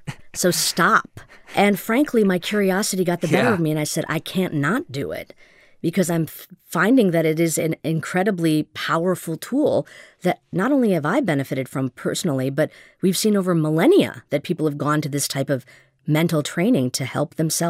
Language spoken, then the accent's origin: English; India; I'm an Indian woman.